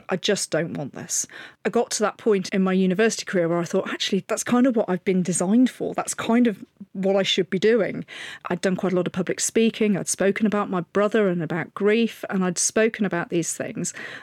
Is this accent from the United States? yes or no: no; Sheffield, Yorkshire and the Humber, United Kingdom; I come from Sheffield. It's nowhere near any military.